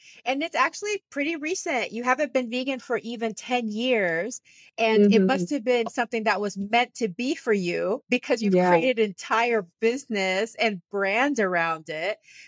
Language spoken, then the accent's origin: English; Panama; I'm actually Panamanian, so I'm from Panama, and we have a lot of similar things.